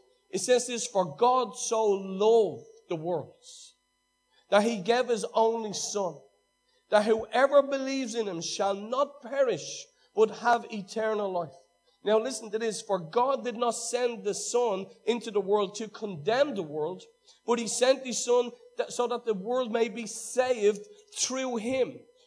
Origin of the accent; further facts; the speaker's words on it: Dolphin's Barn, Leinster, Ireland; You look in places like where I grew up in Dolphin's Barn